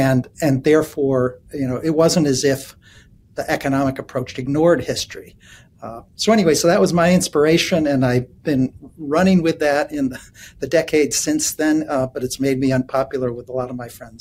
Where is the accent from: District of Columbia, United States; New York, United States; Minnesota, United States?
District of Columbia, United States; Washington; born there; So I was born in Washington, D.C. to a liberal, socially conscious, upper middle class white family.